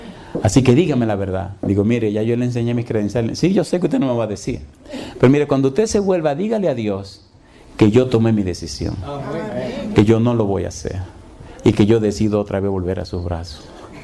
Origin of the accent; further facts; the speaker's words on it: Dominican Republic; Le digo, yo soy dominicano. ¿Y dónde usted vive en República Dominicana? En Santiago.